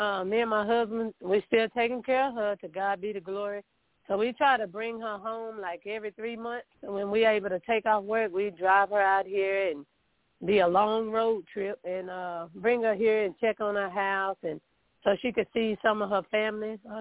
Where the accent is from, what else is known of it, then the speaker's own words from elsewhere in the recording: Texas, United States; from Texas.